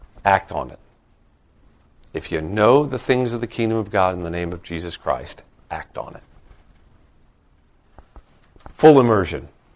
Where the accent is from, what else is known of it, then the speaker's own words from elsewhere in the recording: the South, United States; And really, I come from the South, where Baptists are very big.